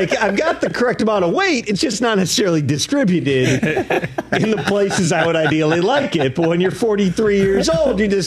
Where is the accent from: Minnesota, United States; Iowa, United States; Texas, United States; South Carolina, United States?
Minnesota, United States; I'm not a Vikings fan. I grew up in Minnesota.